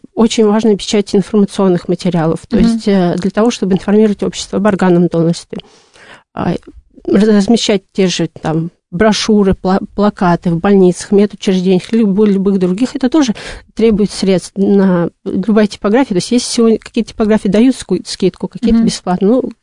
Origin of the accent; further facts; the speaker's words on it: Volgograd, Volgograd Oblast, Russia; нельзя поехать в свой город, я из Волгограда